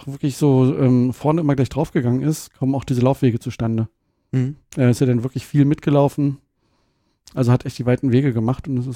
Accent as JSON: {"language": "German", "region": "Brandenburg", "country": "Germany", "tie": "born there", "said": "ich bin ja geborener Brandenburger"}